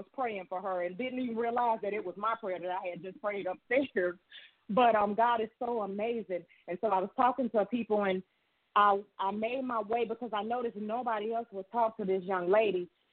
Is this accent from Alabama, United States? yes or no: no; Georgia, United States; But I'm from Georgia. I'm sure most of you have heard me.